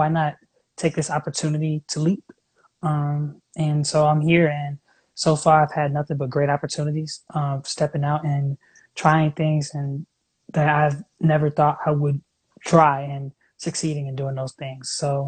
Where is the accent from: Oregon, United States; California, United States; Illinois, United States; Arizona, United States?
Illinois, United States; Chicago; now in Atlanta, United States; I am originally from Chicago. I then moved. I've been in Atlanta for almost 2 years now.